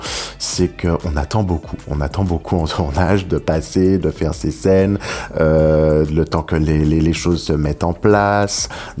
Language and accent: French; Le Vauclin, Martinique; also born or lived in Schœlcher; je suis né à Chelcher, mais j'ai grandi au Macabou, j'ai grandi vers le Vauclin, à côté de la plage